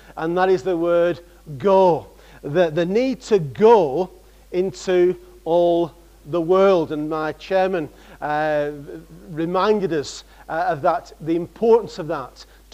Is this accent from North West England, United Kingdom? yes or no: yes; North West England, United Kingdom; now in Scotland, United Kingdom; But originally I'm from Lancashire and always prided myself in being from the north.